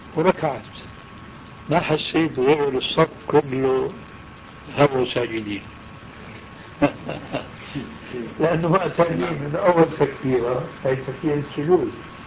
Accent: Syria; من نحو 30 سنة أو أكثر أو أقل ما أذكر نزلت إلى مصيف مضايا عندنا في سوريا

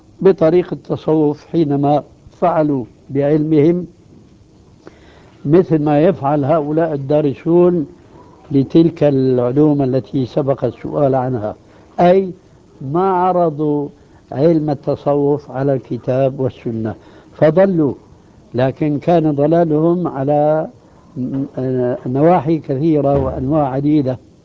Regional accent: Syria; وعندنا في الشام أو بالمعنى الأصح في سوريا

